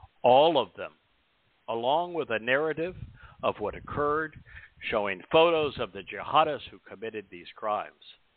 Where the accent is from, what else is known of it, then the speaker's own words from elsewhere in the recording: United States; born there; moved away; I was born in America. I've subsequently left.